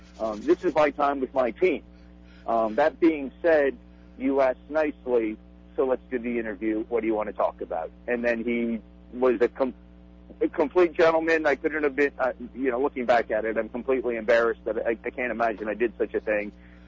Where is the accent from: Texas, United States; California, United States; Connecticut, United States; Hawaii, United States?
Connecticut, United States; growing up in Connecticut, about 50 miles from New York City, grew up in the New York TV market